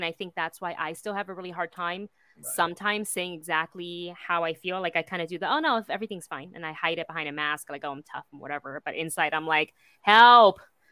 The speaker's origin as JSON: {"language": "English", "country": "Taiwan", "tie": "born or raised there", "said": "It's like with being born and raised in Taiwan, and you kind of grow up around the even if you're a girl, be tough."}